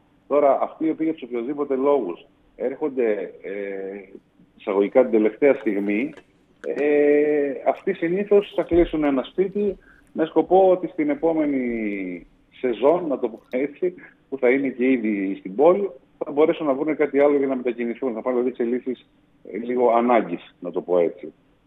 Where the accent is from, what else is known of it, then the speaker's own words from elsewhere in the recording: Greece; Έχουμε μια τάση σαν Έλληνες να μας αρέσει το καινούριο